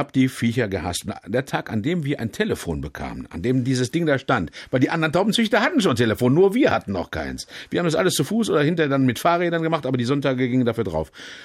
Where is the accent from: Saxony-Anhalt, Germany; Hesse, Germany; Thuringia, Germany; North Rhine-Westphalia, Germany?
North Rhine-Westphalia, Germany; Gladbeck; born there; Geboren in Gladbeck.